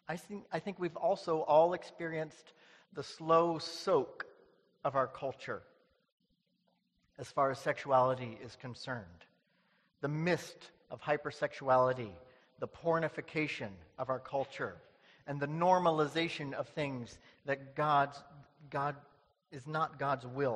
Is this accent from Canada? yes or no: yes; Ontario, Canada; but I'm from Ontario where the canoe is king, okay?